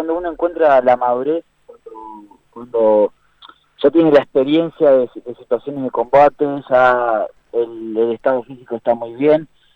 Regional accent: Maldonado, Uruguay; Sí, yo soy de Maldonado.

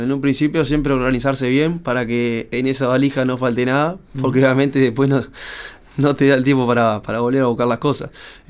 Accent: Uruguay; y también siendo uruguayo, llevamos en la sangre esa gana de ganar siempre

